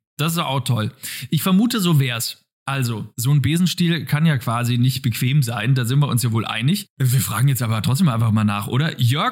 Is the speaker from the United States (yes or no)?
no; Bavaria, Germany; Außerdem Würzburger Vorwahl, ich bin Franke, deswegen war es klar, wo ich anrufe.